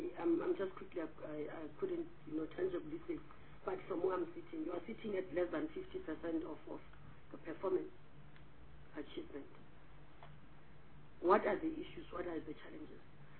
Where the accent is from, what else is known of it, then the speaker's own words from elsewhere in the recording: South Africa; We know the challenges of China brought to us as South African producers